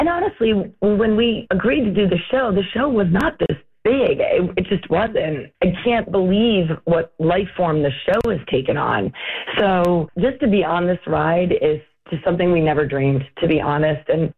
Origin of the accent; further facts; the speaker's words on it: Atlanta, Georgia, United States; We're from Atlanta, and we're just so thrilled to support you guys and everything you do to help everybody.